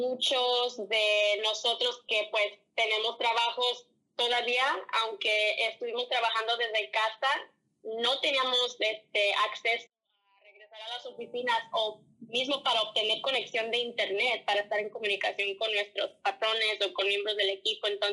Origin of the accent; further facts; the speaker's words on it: Racine, Wisconsin, United States; now in San Antonio, United States; donde crecí ahí en Racine, y entonces poniéndome a pensar en el presente aquí en San Antonio, en Texas